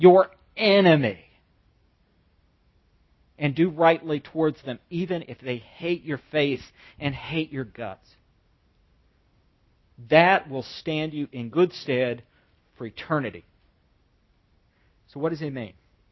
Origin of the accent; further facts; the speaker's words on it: Ireland; I can't just chalk that up. I'm Irish. I can't do it.